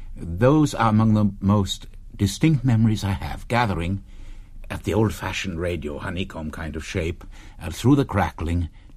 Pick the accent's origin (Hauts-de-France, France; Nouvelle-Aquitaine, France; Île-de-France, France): Île-de-France, France; Paris; I was born in Paris, brought up in French school system.